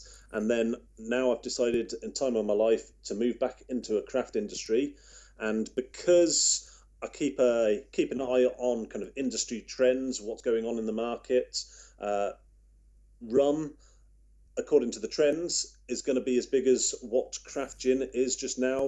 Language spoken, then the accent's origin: English; Worcester, West Midlands, United Kingdom; born there; also born or lived in Edinburgh; now in Elgin, United Kingdom; Myself, personally, I was born in Worcester, not so far away from Warwickshire. And I my university degree up in Edinburgh, came back downstairs, down to the Midlands.